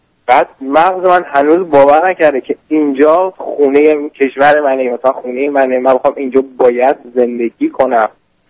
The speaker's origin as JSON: {"language": "Persian", "country": "Iran", "moved": "as an adult", "lives_now": "United States", "said": "من 24 سالمه، دو ماه از ایران اومدم آمریکا از طریق گرین کارت لاتری."}